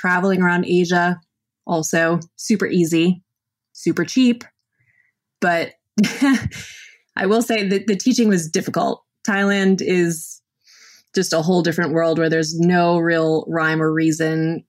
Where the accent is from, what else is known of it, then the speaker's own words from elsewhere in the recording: Massachusetts, United States; We're both from Massachusetts, and we met for the first time in Bangkok.